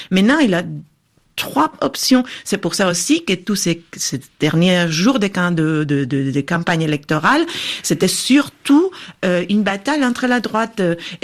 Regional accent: Madrid, Community of Madrid, Spain; j'étais surprise, surtout maintenant que je suis de Madrid, quand je vais à Madrid

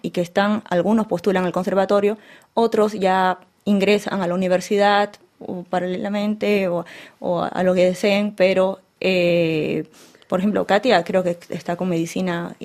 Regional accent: Peru; Sí, venimos desde Perú. Un viaje muy largo.

